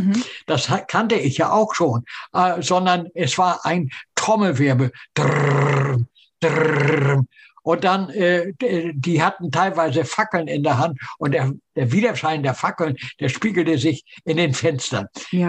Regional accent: Harburg, Hamburg, Germany; geboren 1931 in Harburg. In Harburg bin ich aufgewachsen, dort auch zur Schule gegangen und bis 1944, mit 13 Jahren, bin ich in die Kinderlandverschickung gekommen.

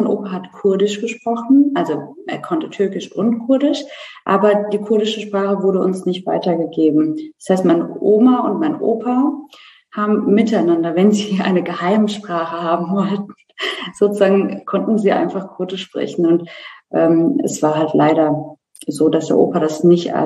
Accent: Bavaria, Germany; Ich bin in Deutschland geboren und bin in Unterfranken groß geworden, also in Bayern. Und meine Eltern kommen aus der Türkei, Ostanatolien.

